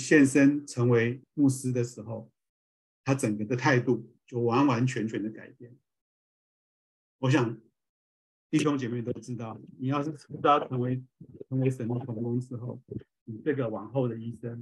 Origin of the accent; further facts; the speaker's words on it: China; 当然就像我们中国人希望我们的子女找到一个很会赚钱赚钱很多的一个工作